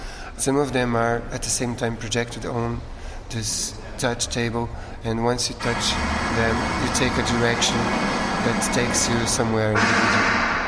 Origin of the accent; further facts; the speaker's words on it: Rio de Janeiro, Brazil; English is a second language; also born or lived in Switzerland; We're based in Rio de Janeiro in Brazil, because I am Brazilian. I was born in Rio, and Walter is Swiss, but I lived part of my life as an immigrant in Switzerland, 13 years.